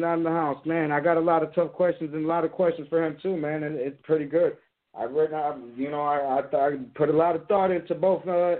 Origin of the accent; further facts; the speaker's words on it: Texas, United States; I'm from Texas, so I can take the heat.